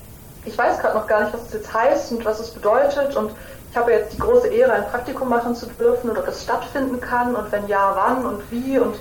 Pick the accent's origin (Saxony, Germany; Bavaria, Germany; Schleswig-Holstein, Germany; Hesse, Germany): Saxony, Germany; Leipzig; bei mir in Leipzig, in meiner Heimatstadt.